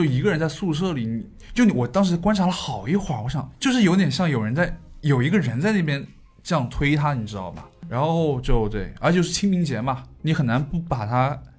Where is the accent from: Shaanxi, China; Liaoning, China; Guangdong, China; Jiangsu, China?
Jiangsu, China; Suzhou; 就是我们苏州那边就是去世之后还是会请和尚过来敲念经啊